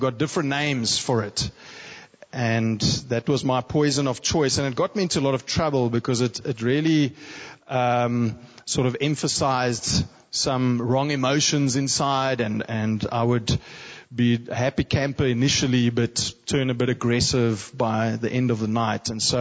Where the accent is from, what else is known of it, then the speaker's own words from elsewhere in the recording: Stellenbosch, Western Cape, South Africa; So I grew up in Stellenbosch, and I was a relatively good boy at school